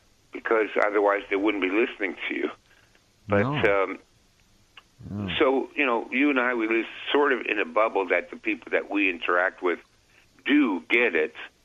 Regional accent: Canada; accent: Canadian; Well, that's my Canadian accent, so we'll have to.

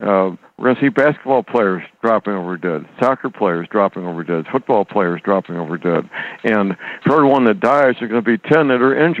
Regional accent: Steeleville, Missouri, United States; Whenever I go into the public library in my hometown, Steeleville, Missouri, typically I'm the only one in there.

